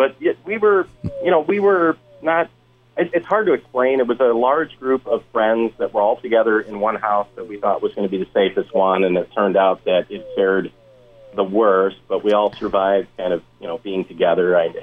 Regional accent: Missouri, United States; also born or lived in Wisconsin; I grew up originally in Missouri, so we have tremors, earthquakes

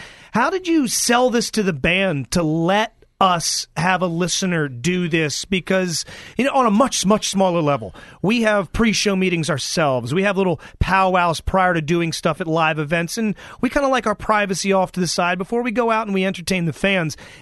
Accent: Maryland, United States; And I grew up in Maryland.

